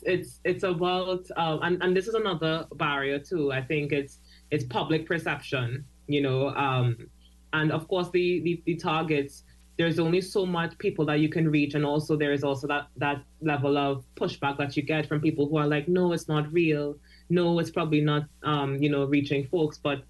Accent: California, Trinidad & Tobago; because I grew up in California, in Trinidad, which is, you know, past Cooper, before Claxton Bay.

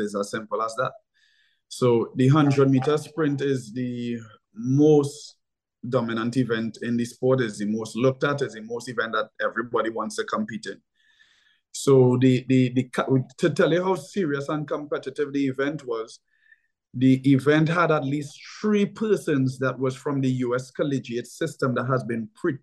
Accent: Trinidad & Tobago; But me as a Trinidadian, I saw it as a disrespect.

